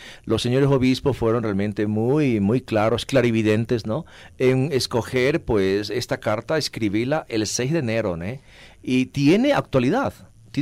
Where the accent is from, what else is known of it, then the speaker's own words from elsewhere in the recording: Manabí, Ecuador; Yo vengo de Manabí, yo de pequeño, mi familia, mi casa, teníamos una estampa de una imagen